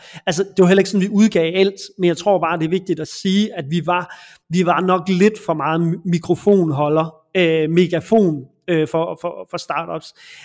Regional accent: Jutland, Denmark; jeg kommer fra Jylland, og jeg er slet ikke, jeg kender ikke folk herovre

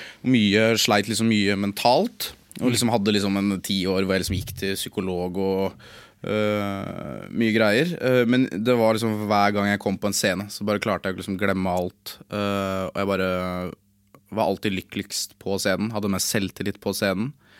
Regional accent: Lillestrøm, Akershus, Norway; jeg er jo fra Lillestrøm, jeg er fra gatene

